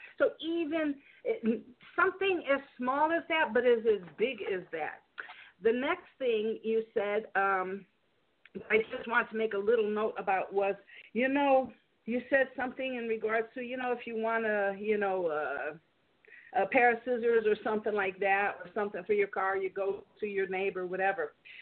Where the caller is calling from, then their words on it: California, United States; doctor of natural health sciences, and I'm calling, it's a 614 is Ohio, but I'm calling from California, sunny California.